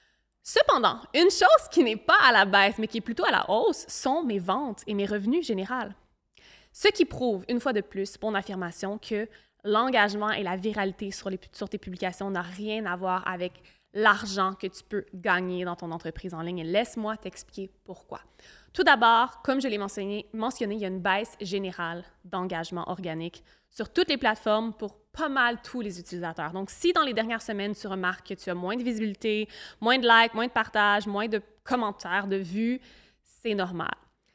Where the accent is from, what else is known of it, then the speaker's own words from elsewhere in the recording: Quebec, Canada; born there; moved away as an adult; alors qu'on se gèle complètement dans mon pays natal au Canada, Québec.